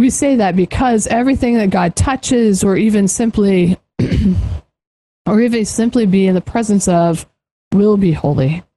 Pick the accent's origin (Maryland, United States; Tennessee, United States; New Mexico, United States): New Mexico, United States; Albuquerque; my hometown, Albuquerque, is riddled with celebrities now that it's become a popular filming location.